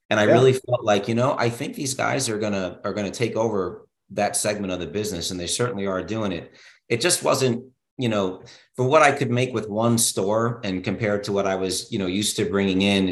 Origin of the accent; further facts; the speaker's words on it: New York, United States; now in Maryland, United States; Coming from New York, I'm originally from New York, where local really means nothing to people because people are from all over the place.